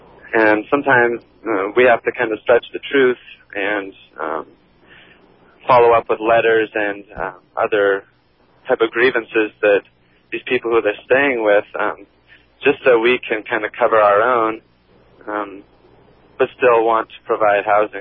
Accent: Portland, United States; I'm from Portland.

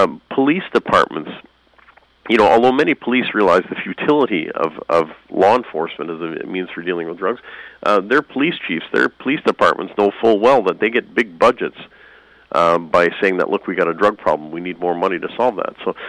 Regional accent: Canada; as a Canadian, I do not want to adopt the values of the U.S. government in Canada, and so I fear that just as a Canadian national.

